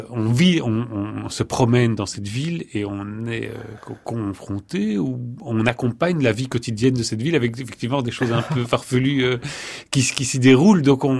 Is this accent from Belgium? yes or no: yes; Belgium; moi, je suis belge